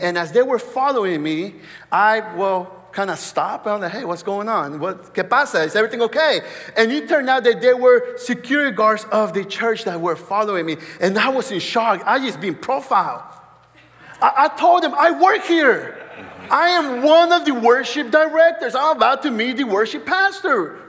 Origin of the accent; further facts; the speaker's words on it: the South, United States; Now, I'm from the South. I'm used to that type of treatment, but not in church.